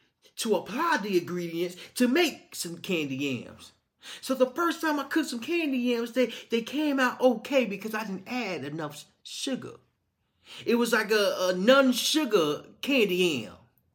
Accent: Little Rock, Arkansas, United States; I'm from Little Rock, Arkansas.

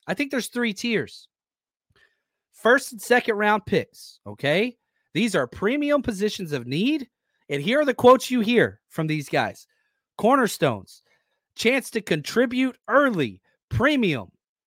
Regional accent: Texas, United States; I grew up in Texas. My dad lived in Georgia. So every summer, I would go spend time with my dad

